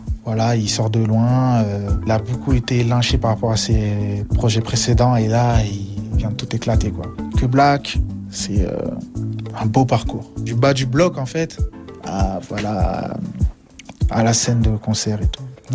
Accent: Viry-Châtillon, Île-de-France, France; Moi, d'où je viens, de Viry-Châtillon

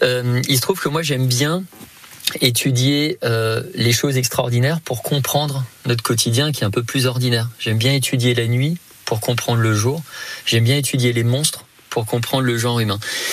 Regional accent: Colmar, Grand Est, France; born there; je suis né à Colmar, je suis un Alsacien qui aujourd'hui professe un petit peu partout, et notamment à Lyon.

